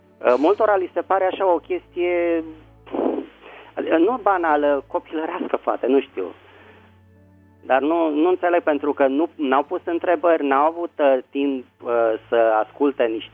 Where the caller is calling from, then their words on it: Bucharest, Romania; Sunt azi din București.